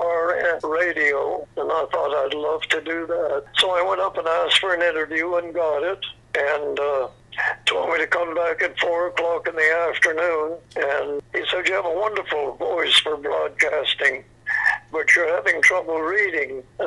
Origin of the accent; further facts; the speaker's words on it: Montreal, Quebec, Canada; born there; I was born in Montreal. I have wonderful memories of Quebec.